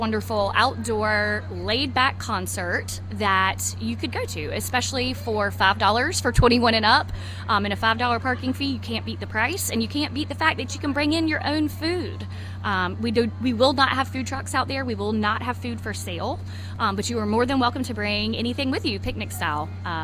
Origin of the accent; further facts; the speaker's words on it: Irmo, South Carolina, United States; now in Rock Hill, United States; Well, I actually did not grow up here in Rock Hill. I grew up in Irmo, right outside of Columbia, but came to Winthrop, never went back.